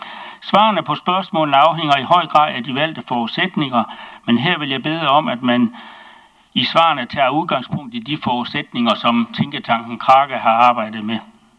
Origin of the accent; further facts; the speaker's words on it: Copenhagen, Capital Region of Denmark, Denmark; og jeg kommer fra Østerbro